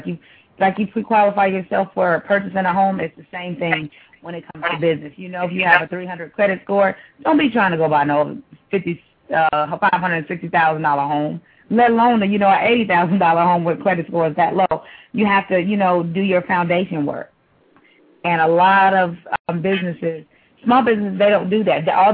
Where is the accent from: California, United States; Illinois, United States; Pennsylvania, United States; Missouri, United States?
California, United States; now in Georgia, United States; I'm from California. I'm a Cali girl all day. Been in Georgia for the last couple of years